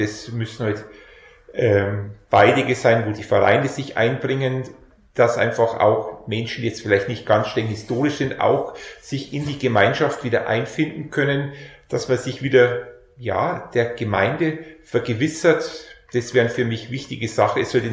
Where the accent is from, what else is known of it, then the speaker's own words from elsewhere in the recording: Isen, Bavaria, Germany; Ja, ich bin in Isen aufgewachsen